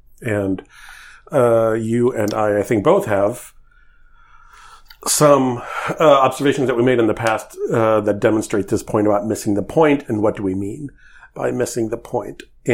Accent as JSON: {"language": "English", "town": "St. Louis", "region": "Missouri", "country": "United States", "tie": "born or raised there", "said": "shortly after 9/11 in 2001, there was in my hometown of St. Louis."}